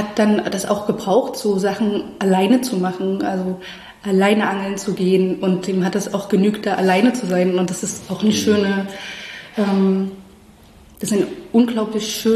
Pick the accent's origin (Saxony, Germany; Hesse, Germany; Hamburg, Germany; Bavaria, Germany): Saxony, Germany; Chemnitz; Also wir sind ja dann in Chemnitz aufgewachsen. Ich habe auch eine ganze Weile bei meiner Oma auch gelebt.